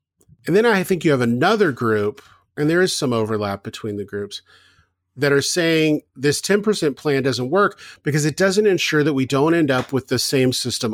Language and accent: English; Southern United States, United States; I grew up in the South and kind of went through most of my K through 12 in the South.